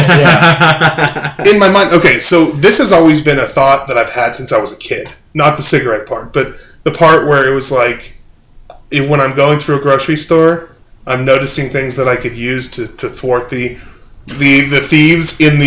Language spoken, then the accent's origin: English; Enid, Oklahoma, United States; I'm from Enid, so the crime rate is so low